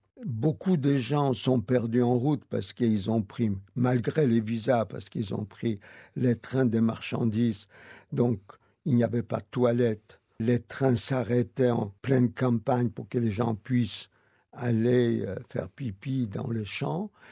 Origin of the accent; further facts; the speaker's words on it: Warsaw, Masovian Voivodeship, Poland; born there; first language Yiddish; French is a second language; Varsovie, ma ville natale. Et dans un petit chapitre, j'ai essayé de rendre hommage à cette ville.